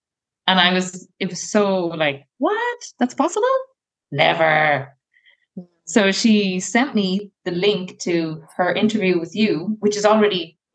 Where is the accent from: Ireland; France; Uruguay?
Ireland; now in Netherlands; Myself and my partner both live in the Netherlands and we're both from Ireland.